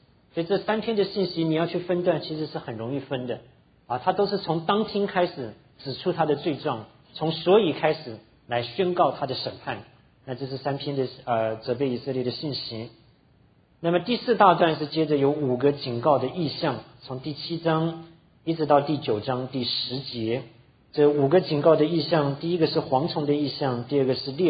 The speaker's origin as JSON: {"language": "Chinese", "town": "Anping", "region": "Tainan City", "country": "Taiwan", "tie": "born or raised there", "said": "像我们从台湾来的，我从小在安平长大，那还不是只是到台南，"}